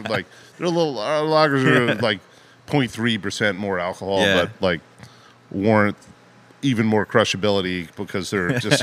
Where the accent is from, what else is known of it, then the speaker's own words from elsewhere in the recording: Ridgefield, Connecticut, United States; also born or lived in Weston; I grew up in Ridgefield. You know, I started in Weston, Connecticut.